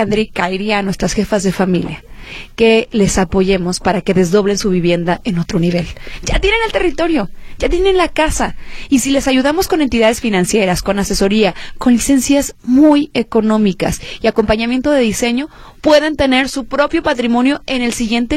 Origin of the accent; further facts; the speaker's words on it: Guadalajara, Jalisco, Mexico; Yo soy de Talpita y en ese entonces, hace 41 años, las casotas eran de 400 metros.